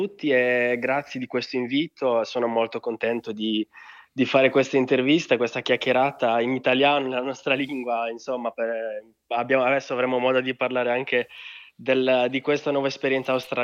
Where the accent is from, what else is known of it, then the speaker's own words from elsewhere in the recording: Sardinia, Italy; per le vie del mio paese, che è un paese abbastanza piccolo in provincia di Sassari